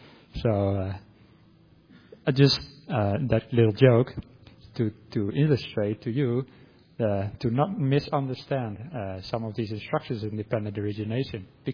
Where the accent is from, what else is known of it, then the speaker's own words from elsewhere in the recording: Netherlands; first language Dutch; English is a second language; Even from Dutch, which is my native language, into English, for many words, there's no perfect translation.